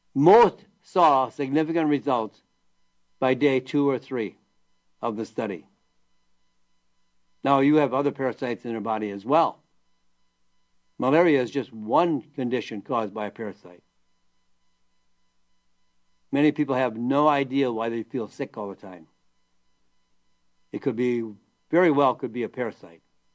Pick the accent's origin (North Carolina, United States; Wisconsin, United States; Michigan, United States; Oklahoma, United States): Wisconsin, United States; Green Bay; Well, you probably know that I am from Green Bay, Wisconsin.